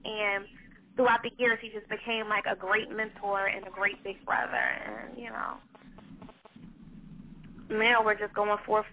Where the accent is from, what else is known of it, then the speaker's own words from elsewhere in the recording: Philadelphia, Pennsylvania, United States; No, I'm from Philly. I live in Philly. I'm born and raised in Philly. From uptown, so.